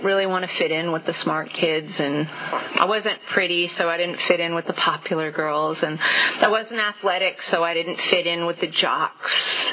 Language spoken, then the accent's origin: English; Chicago, Illinois, United States; moved away; also born or lived in California; And I'm originally from Chicago, right? I used to talk like I was from Chicago, and then I moved to California